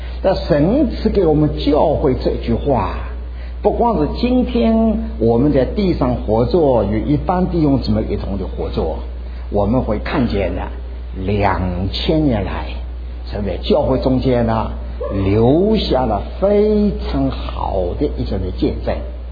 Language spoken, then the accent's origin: Chinese; China; 我们中国人个子不太大